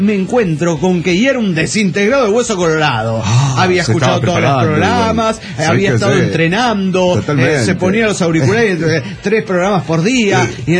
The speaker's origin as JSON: {"language": "Spanish", "region": "Oruro", "country": "Bolivia", "said": "de Oruro."}